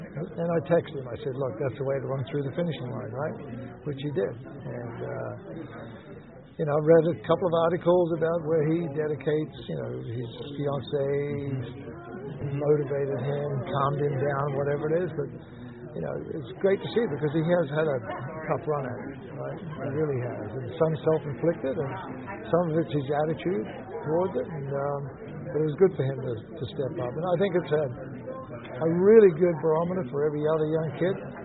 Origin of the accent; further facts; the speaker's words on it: Australia; especially in my home country, Australia.